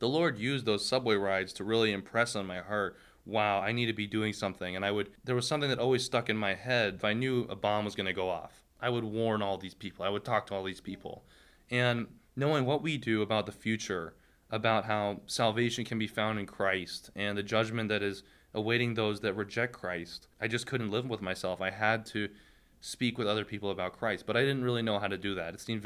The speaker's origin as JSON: {"language": "English", "town": "New York City", "region": "New York", "country": "United States", "tie": "born or raised there", "said": "I grew up in New York City."}